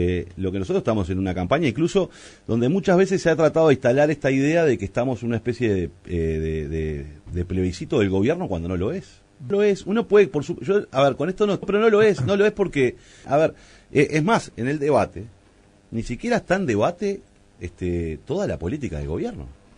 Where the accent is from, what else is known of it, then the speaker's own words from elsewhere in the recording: Montevideo, Uruguay; Yo soy montevideano, fui diputado por Montevideo durante 2 periodos.